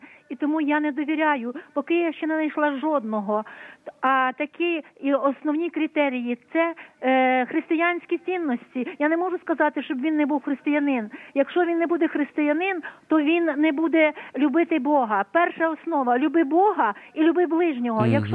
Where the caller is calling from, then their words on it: Kamianets-Podilskyi, Khmelnytskyi Oblast, Ukraine; Кам'янець-Подільський.